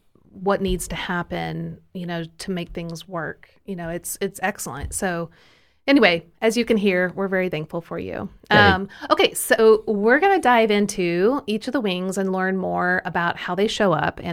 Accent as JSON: {"language": "English", "town": "Kansas City", "country": "United States", "lives_now": "Tennessee, United States", "said": "Well... I'm from Kansas City, and we only say you guys, so I'm not really sure where that just came from. So I guess Tennessee is influencing me a lot more than"}